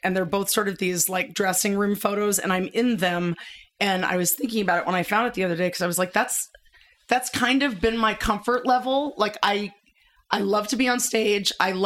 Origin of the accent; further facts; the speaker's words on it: New York City, New York, United States; And I have to think that is just growing up in New York City, you have to find alone space no matter where you are.